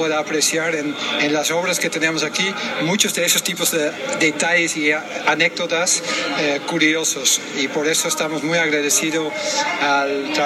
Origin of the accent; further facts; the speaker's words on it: Netherlands; algunos hasta eran novedosos para mí, siendo ciudadano holandés